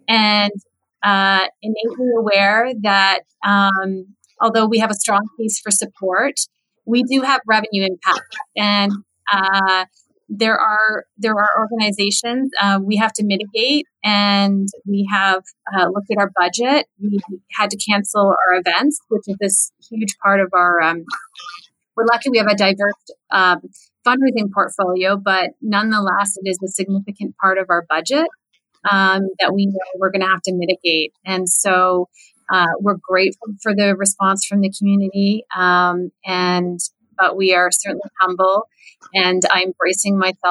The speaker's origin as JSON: {"language": "English", "country": "Canada", "said": "at the root, we're Canadian."}